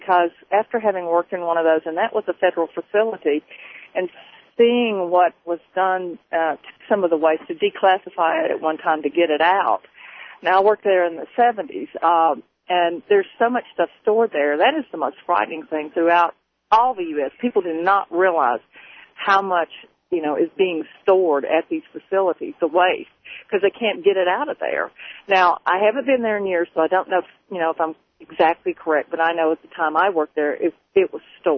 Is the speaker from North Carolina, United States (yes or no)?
no; Alabama, United States; accent: Alabama; because I'm originally from Alabama, you can tell by the accent.